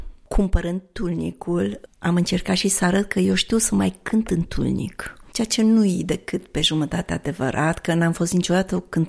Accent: Apuseni Mountains, Romania; Eu sunt din Munții Apuseni

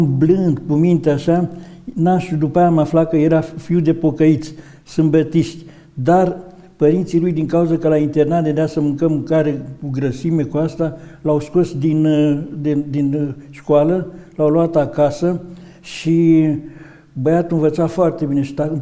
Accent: Piscu, Dolj, Romania; încă din copilărie, din satul meu, Piscunul, care e la 13 km de Băilești, era lumea în sat la mine

